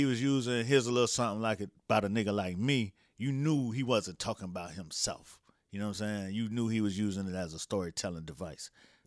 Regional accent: United States; I grew up in America, nigga. You know what I'm saying? And I ain't grew up in like in the Middle East where everything was just Muslim.

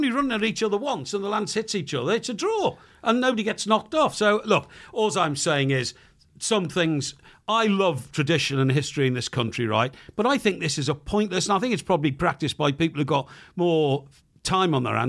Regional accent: Chester, North West England, United Kingdom; I was born and brought up in Chester.

